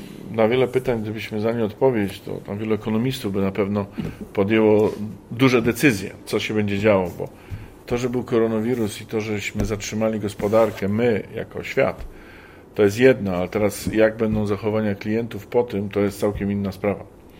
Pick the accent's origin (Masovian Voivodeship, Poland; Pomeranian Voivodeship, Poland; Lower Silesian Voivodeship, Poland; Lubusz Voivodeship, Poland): Lubusz Voivodeship, Poland; Zielona Góra; Jesteśmy zielonogórzanami z małego miasta na końcu świata